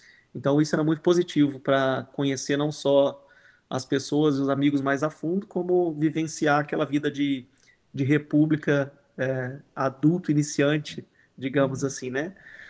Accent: Varginha, Minas Gerais, Brazil; eu sou natural do sul de Minas Gerais, de uma cidade chamada Varginha

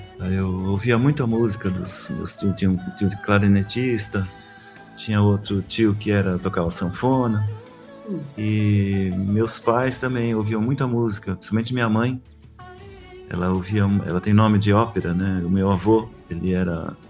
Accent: São Paulo, Brazil; Sou de São Paulo.

